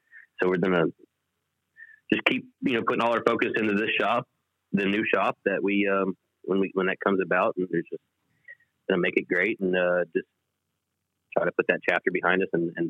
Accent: Lansing, Kansas, United States; So I grew up in Kansas City. I grew up in a town right outside of Kansas City called Lansing. My dad was stationed at Fort Leavenworth.

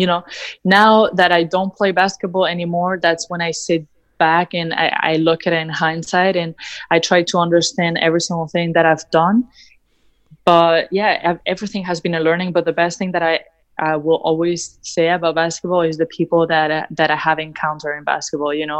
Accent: Madrid, Community of Madrid, Spain; moved away as an adult; now in United States; I started in Spain. I was born and raised in Spain, in Madrid. I played there until I was 17, almost 18 years old in Madrid.

